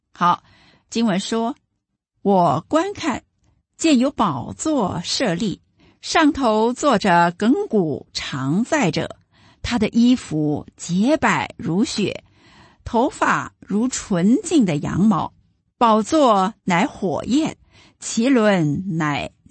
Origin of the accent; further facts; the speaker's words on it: China; 在我们中国人家庭中啊，老人呢有权威的